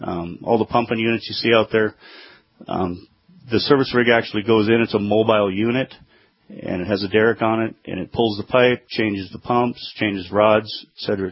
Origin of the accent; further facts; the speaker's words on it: Tolley, North Dakota, United States; I'm originally from Tolley